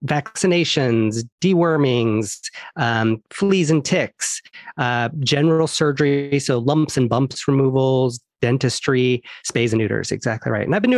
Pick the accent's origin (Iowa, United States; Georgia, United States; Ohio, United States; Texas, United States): Iowa, United States; also born or lived in New York / Florida; So I grew up in Iowa. I graduated from Iowa State University, go Cyclones.